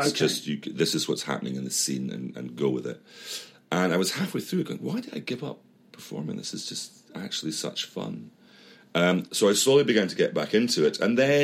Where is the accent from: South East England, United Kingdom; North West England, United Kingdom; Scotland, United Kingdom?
Scotland, United Kingdom; Edinburgh; We thought because we're from Edinburgh.